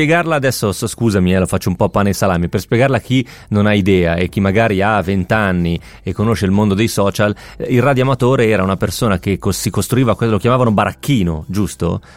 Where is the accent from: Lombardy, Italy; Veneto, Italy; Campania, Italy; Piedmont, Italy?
Piedmont, Italy; Romentino; a Romentino, il mio paese, il paese dove sono cresciuto, dove i miei vivono ancora